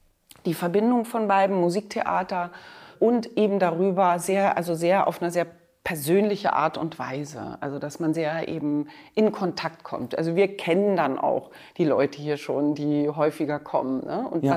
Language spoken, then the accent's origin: German; Berlin, Germany; Und ich bin ja Berlinerin